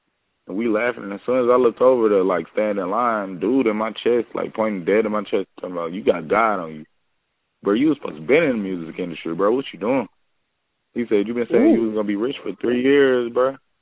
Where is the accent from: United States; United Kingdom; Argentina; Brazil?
United States; Atlanta, Georgia; also born or lived in Louisiana; I'm from Louisiana, but I was raised in Atlanta.